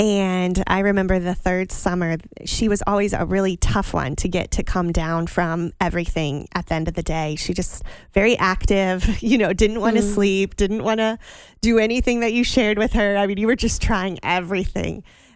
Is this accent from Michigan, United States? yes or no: no; Ohio, United States; I was a counselor and part of the camp in my hometown of Northwest Ohio for over 10 years.